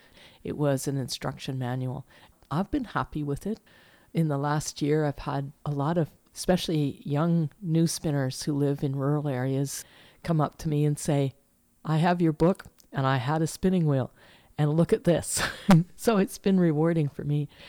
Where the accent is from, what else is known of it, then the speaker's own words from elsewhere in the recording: Squamish, British Columbia, Canada; And Forks is a little town that's very similar to where I grew up in Squamish, a logging town where logging has finished and there we are.